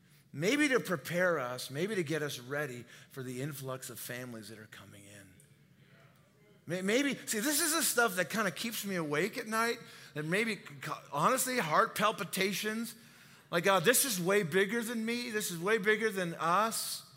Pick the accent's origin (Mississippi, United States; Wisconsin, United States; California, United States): California, United States; Los Angeles; also born or lived in Seattle / Detroit; I grew up in Los Angeles. Don't hold that against me. Product of LA City Schools, which explains a lot.